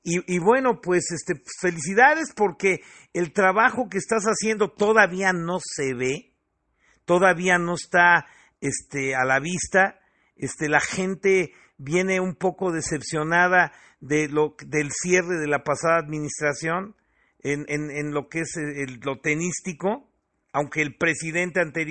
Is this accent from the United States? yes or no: no; State of Mexico, Mexico; Yo soy mexiquense y me da mucho gusto que el Estado de México tenga un presidente